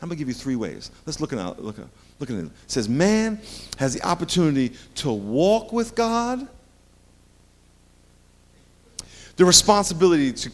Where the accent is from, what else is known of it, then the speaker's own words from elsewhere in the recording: New York, United States; I grew up in New York, and every fall, the little sparrows that I saw all summer would start to group together.